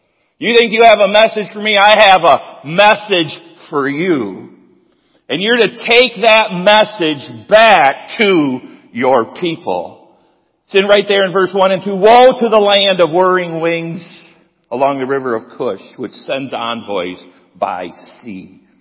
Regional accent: Jenison, Michigan, United States; I grew up here in Jenison, Michigan, and people would say to me, well, where do you live?

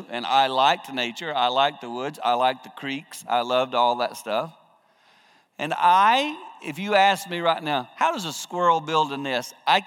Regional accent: the Carolinas, United States; I grew up in the Carolinas, and my father did not believe you could have a television.

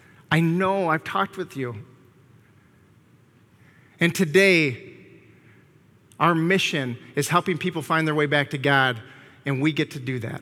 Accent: Michigan, United States; I don't know if it's because I grew up in West Michigan.

